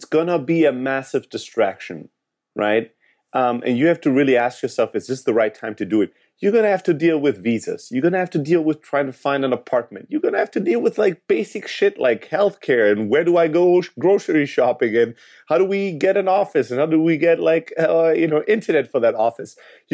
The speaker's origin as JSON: {"language": "English", "country": "Greece", "said": "I am from Greece, but Greece is really not economically or in any other way a great country to start a tech startup, right?"}